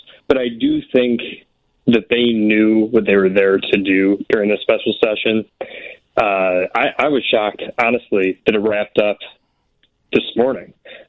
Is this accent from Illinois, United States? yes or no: yes; Alsip, Illinois, United States; Oh, well, I grew up in the Alsip area.